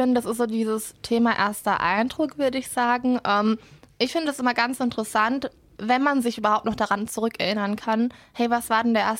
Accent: Baden-Württemberg, Germany; ich komme eigentlich aus der Nähe von Baden-Baden. Das heißt, ich bin da in einem kleinen Dorf aufgewachsen mit 400 Einwohnern, 5 Straßen und einer Bushaltestelle.

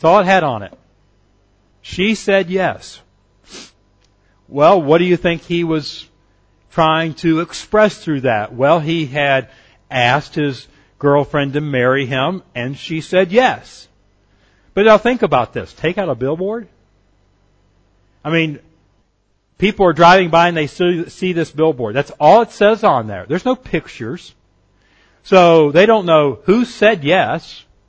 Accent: the South, United States; I grew up in church. I grew up in the South. We went to Sunday school every single Sunday.

